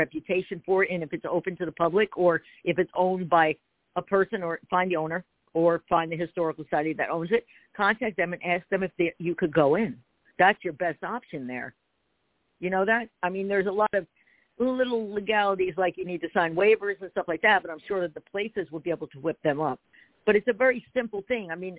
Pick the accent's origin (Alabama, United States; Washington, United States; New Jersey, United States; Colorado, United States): New Jersey, United States; now in Pennsylvania, United States; I'm in PA, and I'm from Jersey, but I'm outside Philadelphia